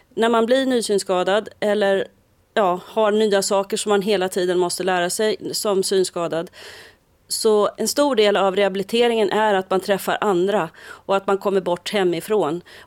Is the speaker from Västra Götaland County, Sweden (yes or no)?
no; Stockholm, Stockholm County, Sweden; also born or lived in Norrbotten; Jag är ursprungligen ifrån Stockholm och ifrån Norrbotten, så därför har jag inte skånsk dialekt.